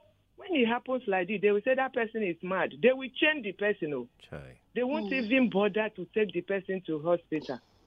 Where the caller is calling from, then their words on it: Alimosho, Lagos, Nigeria; I'm calling from Alimosho.